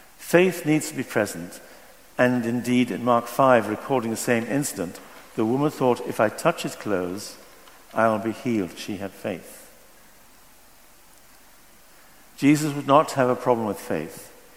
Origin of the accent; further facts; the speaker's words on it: Hexham, North East England, United Kingdom; I was in my hometown of Hexham